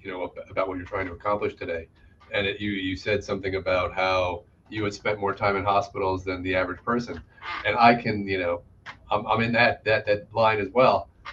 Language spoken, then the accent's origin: English; Harrisburg, Pennsylvania, United States; I am from the paradise that is Pennsylvania. I live in the capital, Harrisburg.